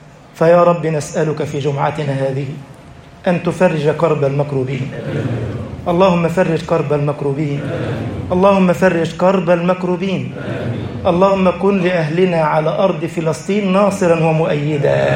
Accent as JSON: {"language": "Arabic", "country": "Egypt"}